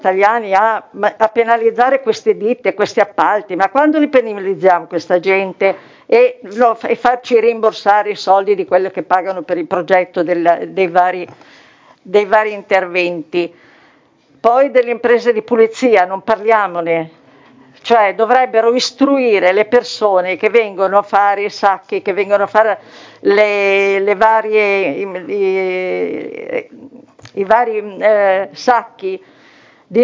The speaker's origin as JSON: {"language": "Italian", "town": "Milan", "region": "Lombardy", "country": "Italy", "said": "Io vengo da Quinto Romano e vorrei far parte di questo progetto del quadrilatero, perché essendo proprio all'estremità della città, sia Quinto che Figino siamo abbastanza dimenticati da tutti"}